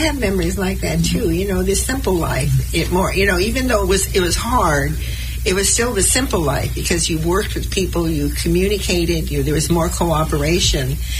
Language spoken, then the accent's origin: English; Los Angeles, California, United States; born there; I was born in East LA, you know, on Brooklyn Avenue.